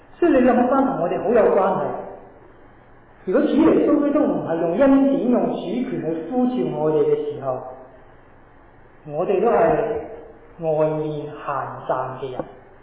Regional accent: Hong Kong; 我哋香港人有句说话，人搵工，工搵人

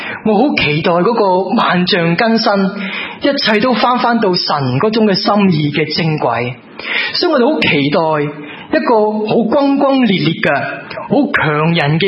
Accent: China; 我哋中国人有一个好唔习惯嘅感觉噶

